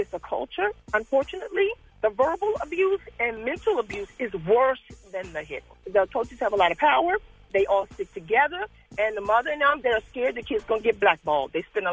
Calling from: Capitol Heights, Maryland, United States; I'm calling from Capitol Heights.

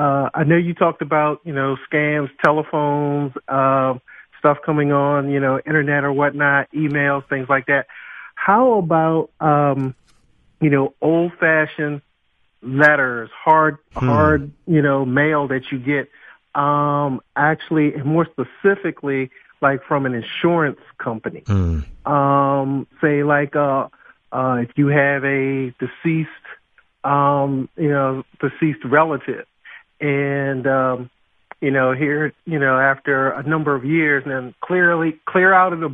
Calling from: Easton, Maryland, United States

